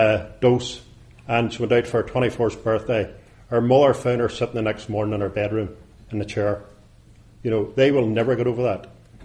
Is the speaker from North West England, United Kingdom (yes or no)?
no; Antrim, Northern Ireland, United Kingdom; You know, and then he told me they shouldn't have been there because I was from Antrim.